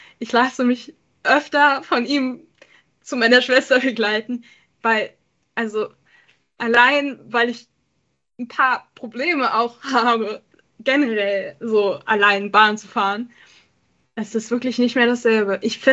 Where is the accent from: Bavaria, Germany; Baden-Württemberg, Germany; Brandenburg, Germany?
Brandenburg, Germany; Und ich sag mal so, das ist innerhalb von Brandenburg.